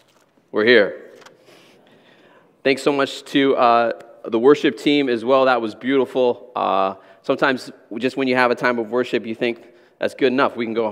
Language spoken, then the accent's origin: English; Angola; I grew up in Angola, like I said, and we used to get some missionaries that would come to visit from Canada